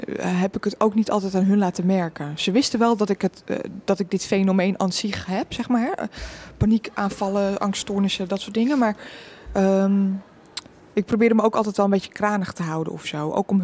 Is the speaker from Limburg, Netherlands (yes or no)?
no; Amsterdam, North Holland, Netherlands; En ik ben wel Amsterdamse